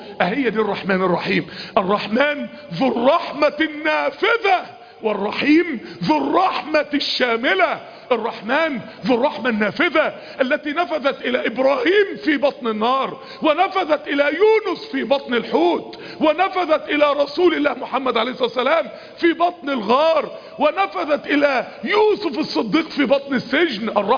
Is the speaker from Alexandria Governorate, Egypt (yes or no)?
no; Mansoura, Dakahlia, Egypt; عندنا في المنصورة حتة ارض مرمية بقالها سنين